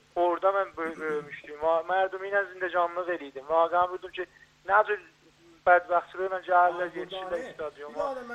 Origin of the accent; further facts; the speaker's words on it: Tabriz, East Azerbaijan, Iran; vaqiyyət bizdə Təbrizdə böyümüşük